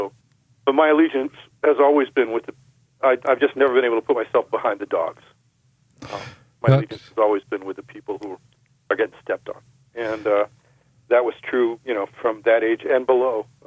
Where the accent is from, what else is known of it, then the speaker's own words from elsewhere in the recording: Alexandria, Virginia, United States; I grew up outside of Washington, D.C., right across the river in Alexandria, Virginia, in my, you know, sort of 10, 11, 12, up through college years.